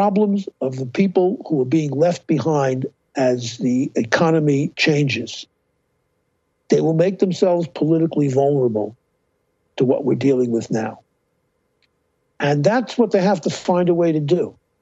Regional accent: Brooklyn, New York, United States; I grew up in Brooklyn in the mid-40s, right? Where I lived in Brooklyn, I could walk 20 blocks, as long as I could walk, in any direction from my building where I lived, and never see anybody who wasn't white and Jewish.

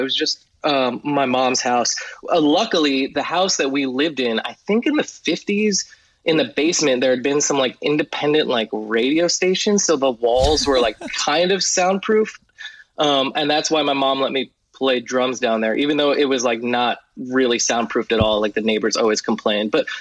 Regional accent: New Jersey, United States; Yeah, so I grew up in Jersey. I went to a private Jewish day school my whole life, so from like pre-K through 12th grade.

